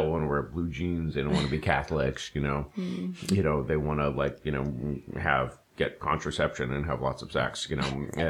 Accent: United States; and I'm like, you know, as an American, you see this

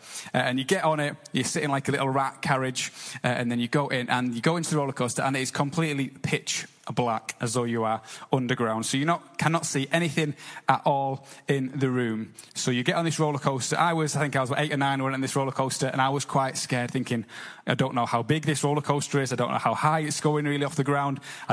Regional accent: North East England, United Kingdom; But when I was younger, as most of you know, I grew up in the Northeast, so the theme park that we went to most of the time was Lightwater Valley.

